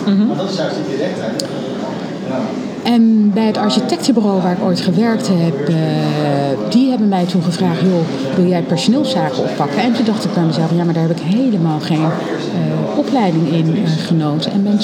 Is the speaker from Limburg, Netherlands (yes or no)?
no; Rotterdam, South Holland, Netherlands; also born or lived in Suriname; Geboren in Suriname, getogen in Rotterdam.